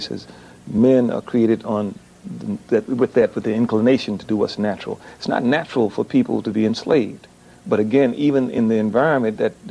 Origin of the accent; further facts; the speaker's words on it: the South, United States; just the things that was instilled in us as youngsters growing up in the South as a means of trying to survive